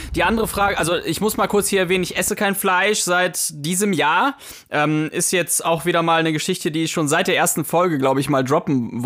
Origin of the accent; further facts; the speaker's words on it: Poland; war ich auch auf vielen Bauernhöfen und auch da, wo ich herkomme, in Polen.